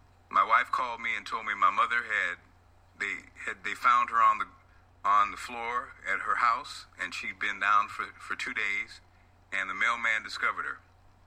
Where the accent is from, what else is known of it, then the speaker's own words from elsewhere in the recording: Springfield, Illinois, United States; And again, I'm a small town, I'm from Springfield, Illinois.